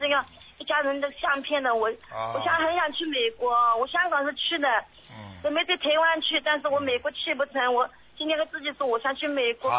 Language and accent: Chinese; Zhejiang, China; now in Jiangsu, China; 我是浙江人，但是我现在在江苏